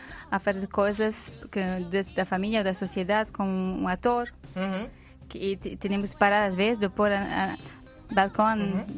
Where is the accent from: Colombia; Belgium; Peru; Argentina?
Belgium; Spanish is a second language; No, en Bélgica, en mi país, no es mi tiempo, me siento más en casa en España o en Portugal, es súper extraño.